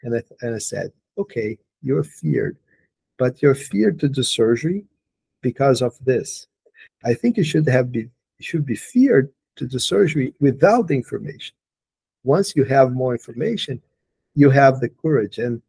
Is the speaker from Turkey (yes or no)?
no; Brazil; English is a second language; I'm from Brazil, so English is not my first language.